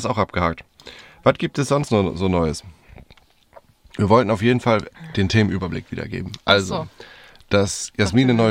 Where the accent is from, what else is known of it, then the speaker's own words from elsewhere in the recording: Northern Germany, Germany; Ich komme aus Norddeutschland.